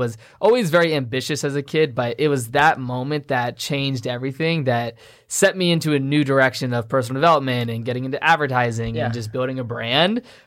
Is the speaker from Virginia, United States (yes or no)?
yes; Virginia, United States; But for those that don't know, like I said, I'm from Virginia. I grew up playing sports my entire life.